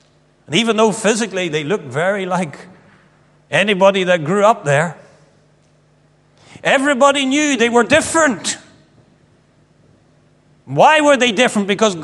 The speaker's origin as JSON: {"language": "English", "town": "Kilkeel", "region": "Northern Ireland", "country": "United Kingdom", "tie": "born or raised there", "said": "I remember when I grew up in Kilkeel"}